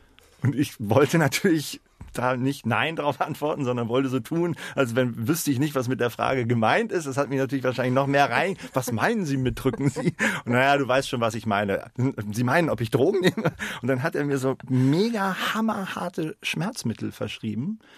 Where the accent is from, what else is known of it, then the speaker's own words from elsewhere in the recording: Oldenburg, Lower Saxony, Germany; also born or lived in Hannover / Aurich / Leverkusen; Ich bin dann auch in Oldenburg aufgewachsen. Ich bin in Hannover, war ich, bis ich 9 war. Dann war ich eine kurze Zeit in Aurich in Ostfriesland, dann eine sehr kurze Zeit in Leverkusen und dann ab 12 bis Abitur in Oldenburg.